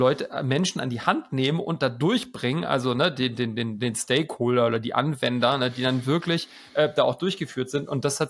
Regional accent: Hamburg, Germany; now in Leipzig, Germany; Aus Hamburg. Ursprünglich aus Hamburg, geboren, aufgewachsen, aber seit 8 Jahren jetzt in Leipzig.

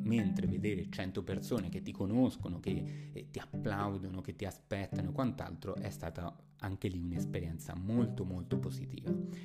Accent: Buenos Aires, Argentina; Italian is a second language; io sono argentino

